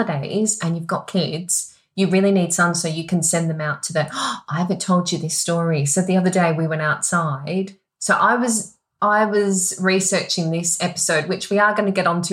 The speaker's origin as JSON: {"language": "English", "country": "Australia", "said": "Even though I'm Australian"}